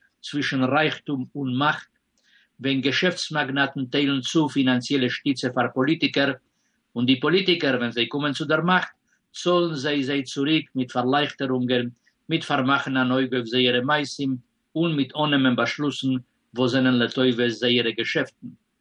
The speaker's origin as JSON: {"language": "German", "country": "Israel", "said": "euch bei uns in Israel ist die Woche Montag abgemerkt geworden, der Tag von Erdkeiler."}